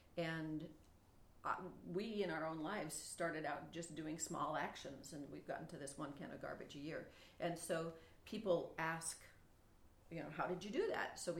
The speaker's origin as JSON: {"language": "English", "town": "Corvallis", "region": "Oregon", "country": "United States", "tie": "born or raised there", "said": "So I'm from Corvallis. I grew up in Corvallis, was born there"}